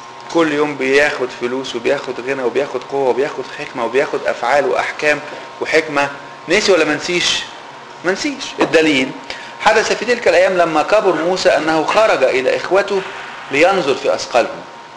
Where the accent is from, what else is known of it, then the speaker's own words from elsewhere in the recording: Egypt; now in United States; اذا اعتبرنا ان احنا لما جينا من مصر غربة هنا